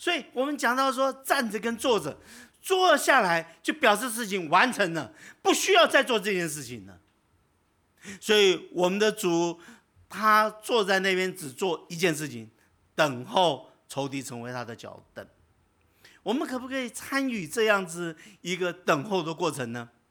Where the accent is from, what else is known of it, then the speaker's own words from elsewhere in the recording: Taiwan; 可是你看我们台湾人